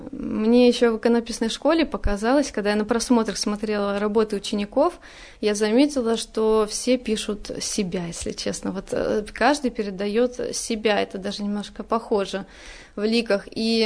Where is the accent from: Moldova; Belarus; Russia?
Belarus; moved away as an adult; переехала, потому что это родина моего мужа, а сама я из Беларуси.